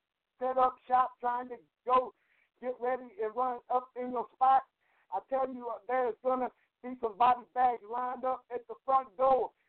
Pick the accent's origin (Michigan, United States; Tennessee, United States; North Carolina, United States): North Carolina, United States; also born or lived in California; You know, I grew up in North Carolina. I lived in North Carolina and California. You know, I live both East and West.